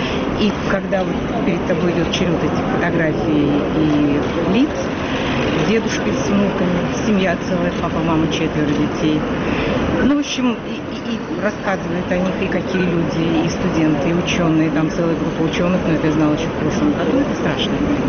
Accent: Russia; то, что я россиянка

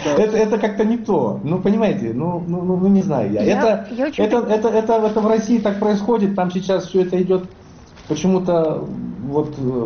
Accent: Kazakhstan

